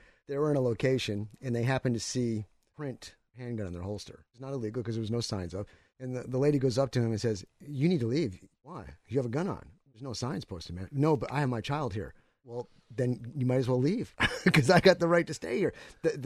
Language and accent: English; New York, United States; now in Texas, United States; I came down here from New York, okay, to Texas